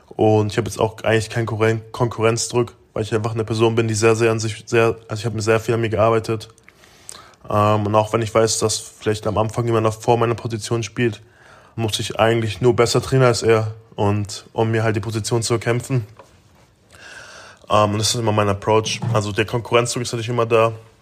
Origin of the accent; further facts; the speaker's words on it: Germany; accent: German; Nee, ich bin sozusagen der Deutsche. Meine Teammates sind aber voll nett. Die machen natürlich immer meinen deutschen Akzent machen sich ein bisschen über meinen deutschen Akzent lustig